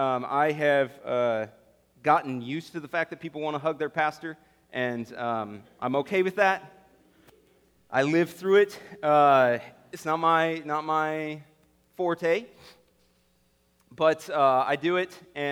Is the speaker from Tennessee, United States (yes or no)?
no; Indiana, United States; I grew up in Indiana. Born and raised there, went to Anderson University